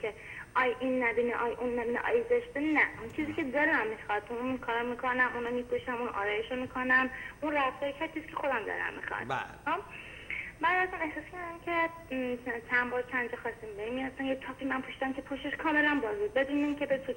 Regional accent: Iran; now in Dubai, United Arab Emirates; نه من از ایرانم، وارد تو همین دبی هم با هم آشنا شدیم.

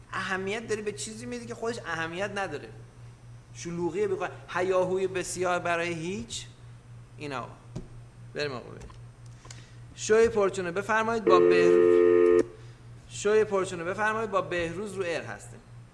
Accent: Iran; من ایرانی هستم

